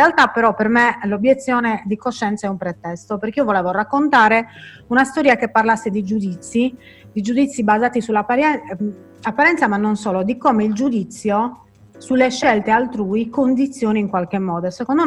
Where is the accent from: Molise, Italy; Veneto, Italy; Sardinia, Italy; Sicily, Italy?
Sardinia, Italy; San Gavino Monreale; now in Sinnai, Italy; in realtà sono originaria di San Gavino Monreale, non vivo più a San Gavino, anche se rimarrà il mio paese, frequento spesso, ahimè non in questo periodo, vivo a Sinnai, però sono sangavinese doc.